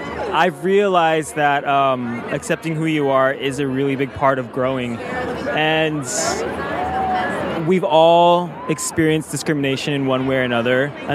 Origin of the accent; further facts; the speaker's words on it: San Diego, California, United States; now in Los Angeles, United States; I'm from San Diego, but I live here in LA for the past 7 years.